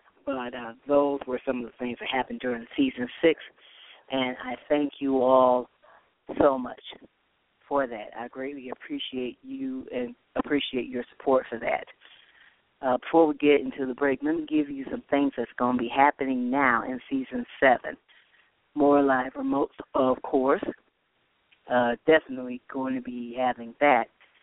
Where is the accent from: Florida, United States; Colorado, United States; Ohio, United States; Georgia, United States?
Ohio, United States; Toledo; finally made it to having a live remote done for my hometown of Toledo, Ohio.